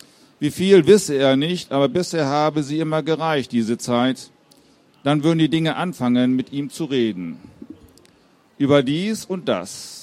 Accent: Schleswig-Holstein, Germany; Ich komme aus der Nähe von Heide, auch an der Westküste Schleswig-Holsteins.

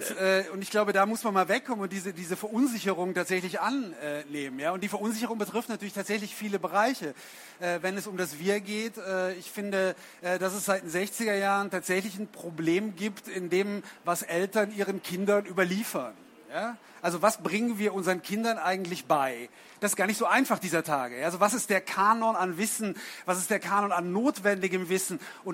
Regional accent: Rhineland, Germany; Also ich bin auch 50, ich bin im Rheinland aufgewachsen.

